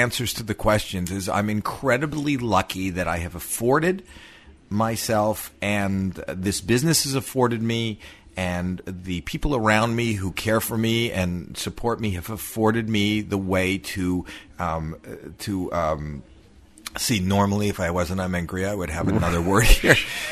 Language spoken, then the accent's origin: English; Canada; See, I'm from Canada and the beer has more alcohol